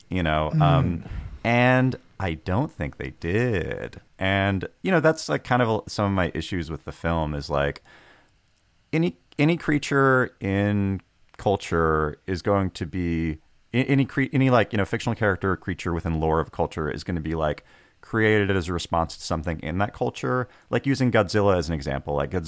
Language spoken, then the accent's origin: English; Tulalip, Washington, United States; growing up on the Tulalip Reds, it's like I would hear Sasquatch stories from like elders.